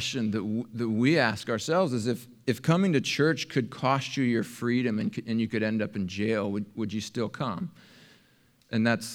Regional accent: United States; I have sat before persecuted brothers and sisters and taught the book of Acts, and I feel weird as an American doing it.

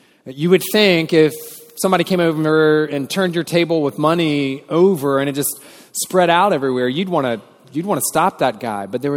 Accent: Wilmington, North Carolina, United States; I grew up in Wilmington, and they make a lot of movies and TV shows in Wilmington.

